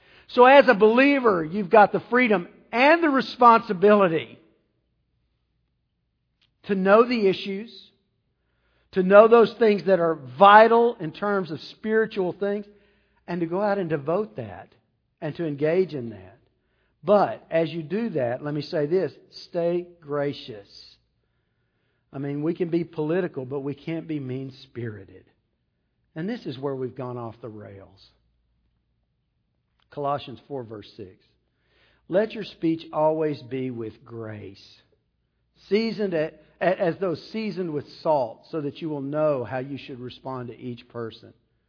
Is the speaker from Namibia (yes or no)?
no; Texas, United States; I love Texas. I grew up in Texas. I'm from Texas. Texas ain't home. I love Louisiana. I've lived in Louisiana 16 years.